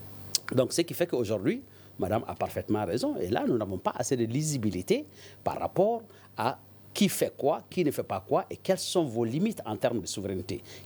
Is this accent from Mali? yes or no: yes; Mali; Et pourtant, je suis chez moi, au Mali